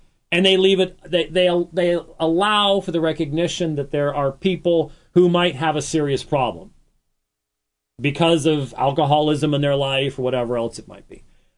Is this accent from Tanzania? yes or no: no; Scotland, United Kingdom; now in Phoenix, United States; because I'm a Scotsman.